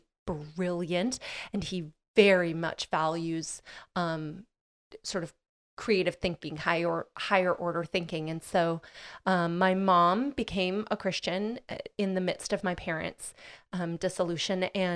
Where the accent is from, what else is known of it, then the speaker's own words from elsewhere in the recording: Midwest, United States; especially in the small town I grew up in the Midwest